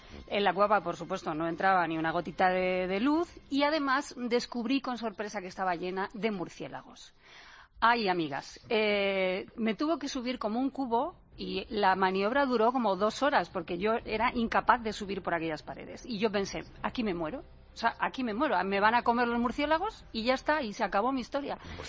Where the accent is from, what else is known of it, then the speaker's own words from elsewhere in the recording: Albacete, Castilla-La Mancha, Spain; cerca de Riópar, en mi tierra, en Albacete